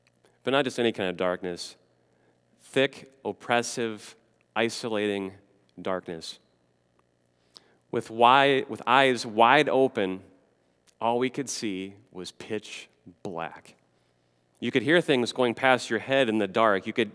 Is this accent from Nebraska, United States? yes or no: yes; Nebraska, United States; You know, growing up in the Midwest and in rural Nebraska, I can think of times when storms would roll through and the power would get knocked out.